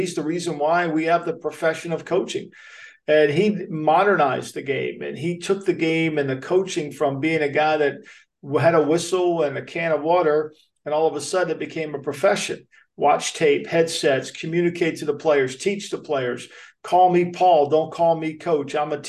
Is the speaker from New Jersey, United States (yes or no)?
yes; Ocean City, New Jersey, United States; You know, as a kid growing up in Ocean City, New Jersey, which, by the way, I want to correct that.